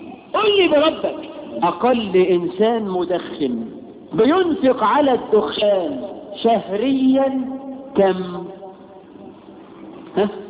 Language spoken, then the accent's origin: Arabic; Egypt; واحنا عندنا في مصر الحريم